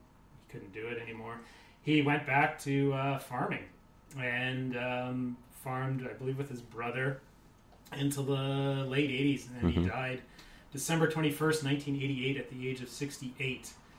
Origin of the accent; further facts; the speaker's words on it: Calgary, Alberta, Canada; When I was a kid, or Travis and I were growing up in Calgary